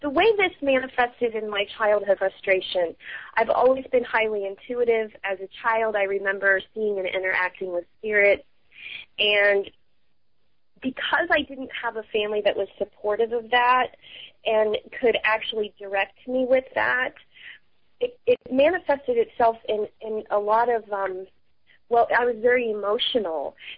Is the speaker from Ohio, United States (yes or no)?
yes; Columbus, Ohio, United States; I'm from the Columbus, Ohio area, and I have a full-time, sometimes overtime practice with doing my psychic readings.